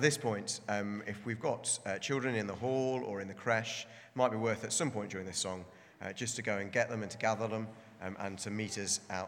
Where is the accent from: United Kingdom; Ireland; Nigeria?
United Kingdom; And as British people, again, there's a bit of a blind spot, isn't there? We enjoy a good grumble.